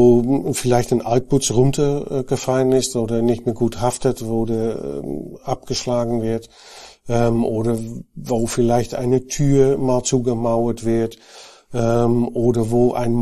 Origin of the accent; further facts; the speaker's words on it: Netherlands; German is a second language; now in Germany; Ich bin Holländer, war auch bei Knauf in Holland tätig, bin aber seit 12 Jahren bei Knauf in Deutschland beruflich dann tätig